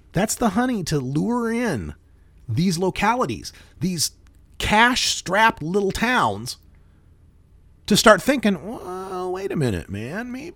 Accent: Oregon, United States; I don't like the idea that over 50% of the landmass in my home state has banned pot shops. I go east of the Dalles, there's no place for me to buy weed.

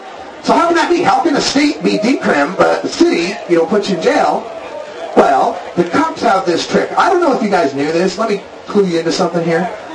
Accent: Idaho, United States; I was baptized Mormon as a kid, but I was from Idaho. It's kind of required.

